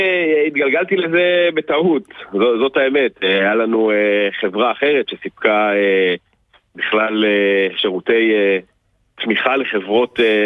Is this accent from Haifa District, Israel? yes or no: yes; Haifa, Haifa District, Israel; אני מחיפה.